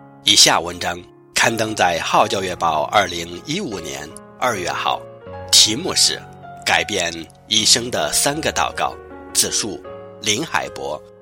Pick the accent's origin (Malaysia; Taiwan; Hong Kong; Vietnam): Vietnam; moved away as an adult; 我是越南华侨，长于越战时代，妈妈是二房，我是在备受溺爱中长大的。